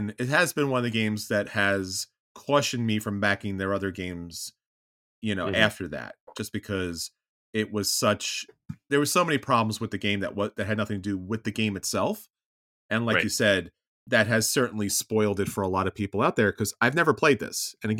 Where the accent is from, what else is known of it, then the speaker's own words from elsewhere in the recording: New York, United States; and maybe because I'm a New Yorker Italian